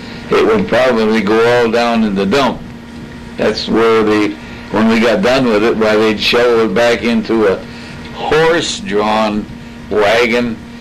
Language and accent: English; Monroe, Michigan, United States; also born or lived in Toledo, Ohio; I was born in Toledo, Ohio in 1915, and I moved to Monroe 4 years later. And until I was 14 or 15, in boyhood days, I just played around Monroe and did the usual things.